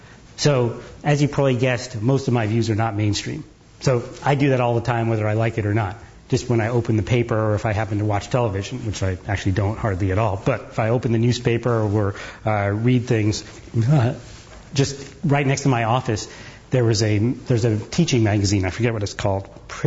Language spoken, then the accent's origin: English; New Jersey, United States; also born or lived in England; I was born in England and we lived there for a few years, and then we moved to New Jersey.